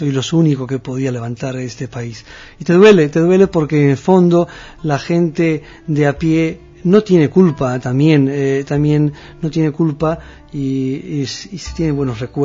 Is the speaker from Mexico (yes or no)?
no; Morocco